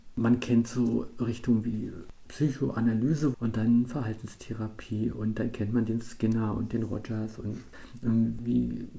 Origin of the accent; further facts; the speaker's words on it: East Germany, Germany; Ich komme nur aus der DDR